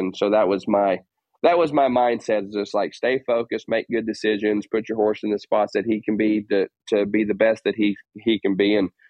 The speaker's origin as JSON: {"language": "English", "region": "Oklahoma", "country": "United States", "tie": "born there", "also_born_or_lived": "Arkansas", "said": "So I was born in Oklahoma."}